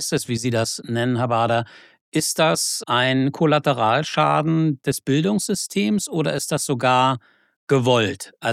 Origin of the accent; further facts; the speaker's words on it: East Germany, Germany; Ich bin in der DDR mit dem Spruch groß geworden, der Frieden muss bewaffnet sein.